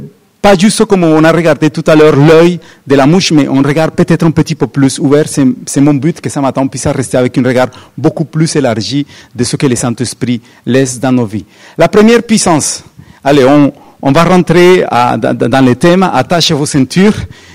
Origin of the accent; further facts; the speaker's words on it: Colombia; je viens de la Colombie